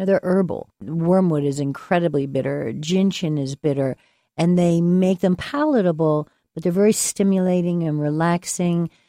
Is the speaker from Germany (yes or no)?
no; Rappahannock County, Virginia, United States; I feel like I grew up in Rappahannock. I lived in Flint Hill and Little Washington.